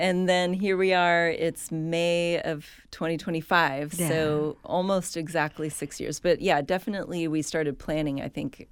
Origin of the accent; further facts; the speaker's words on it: Mill Valley, California, United States; Well, the story is that I grew up in the Bay Area, so I grew up in Mill Valley, and the summers in Mill Valley are very similar to the summers in San Francisco, where it's very foggy.